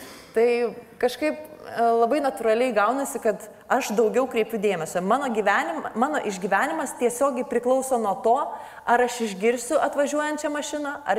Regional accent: Kriukai, Šiauliai County, Lithuania; Labai fainas miestas ir labai gera čia. Aišku, ne pats Joniškis, aš mažame miestelėje augau ir gyvenau Kriukuose.

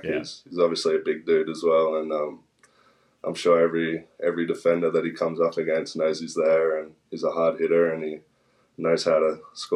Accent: Tweed Heads, New South Wales, Australia; also born or lived in Coolangatta; So I grew up in Coolangatta Tweed Heads. So my first house was in Coolangatta. And I only lived there till I was 2. And then I moved to the other side of the border, Tweed Heads. And I lived there my whole life up until about 2 months ago when I moved here.

